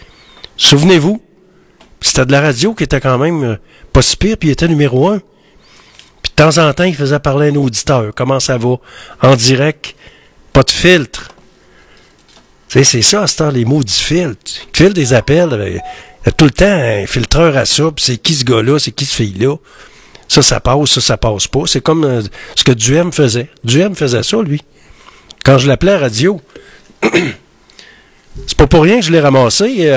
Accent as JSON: {"language": "French", "region": "Quebec", "country": "Canada", "said": "Ça, ça nous rappelle qu'on est encore des Québécois, qu'on n'a pas encore été assimilés."}